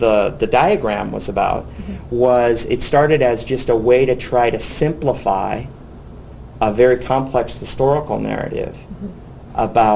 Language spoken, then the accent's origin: English; Nebraska, United States; also born or lived in Dallas, United States; now in Canada; I came to Canada 10 years ago. I'm originally from Nebraska, but I came from the University of Texas at Dallas.